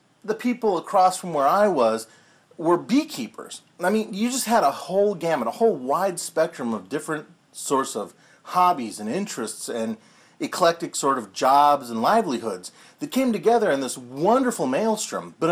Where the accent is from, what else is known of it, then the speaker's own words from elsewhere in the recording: Kansas City, United States; This is one that's here in my hometown, Kansas City.